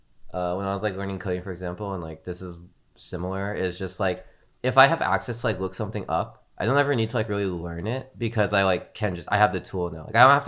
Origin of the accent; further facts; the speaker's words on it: California, United States; I grew up in Silicon Valley. It was like super techie.